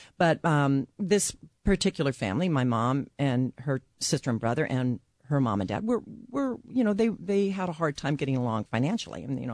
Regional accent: Los Angeles, California, United States; He raised his family very close to where we grew up in Los Angeles.

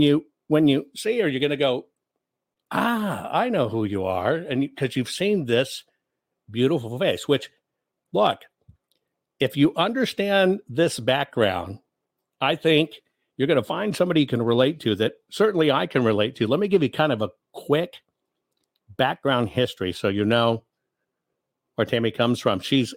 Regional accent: Arkansas, United States; I don't think we're cousins, but then again, I am from Arkansas, so it'd be totally fine if we got married.

